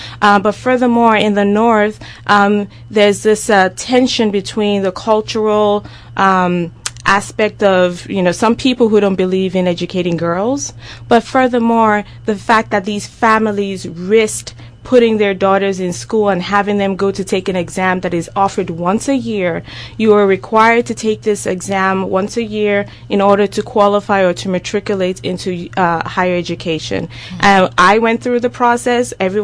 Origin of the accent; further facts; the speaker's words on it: Lagos, Nigeria; I was born and raised in Lagos, Nigeria, and so I come from a family of people who are highly educated.